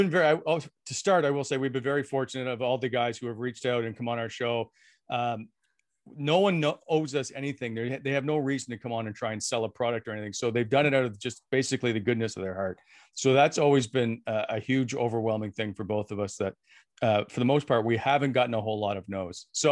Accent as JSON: {"language": "English", "town": "Fredericton", "region": "New Brunswick", "country": "Canada", "tie": "born or raised there", "said": "I grew up in Fredericton, by the way. So Halifax wasn't that far."}